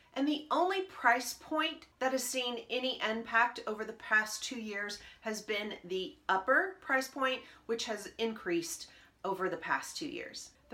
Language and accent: English; the South, United States; In all seriousness, I am from the South, grew up with football my entire life, love it, we lived it.